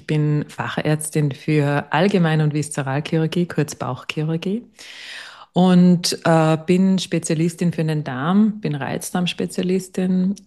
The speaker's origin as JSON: {"language": "German", "town": "Innsbruck", "region": "Tyrol", "country": "Austria", "also_born_or_lived": "Salzburg", "lives_now": "Steyr, Austria", "said": "Und meine Praxis ist in Steyr, in the middle of Oberösterreich. Und ich komme eigentlich aus Innsbruck, bin dann wegen der Arbeit nach Salzburg, bin dort bicken geblieben und unter anderem eben mein Mann. Und wir sind dann nach Steyr übersiedelt, weil er einen Job in Steyr gekriegt hat."}